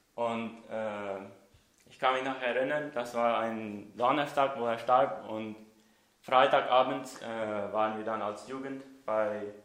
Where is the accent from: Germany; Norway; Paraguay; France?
Paraguay; ich komme aus Paraguay. Ich bin da von den Mennoniten, die einmal her aus Deutschland ausgezogen sind und dann, ich denke, nach Russland, Kanada und von Kanada nach Paraguay.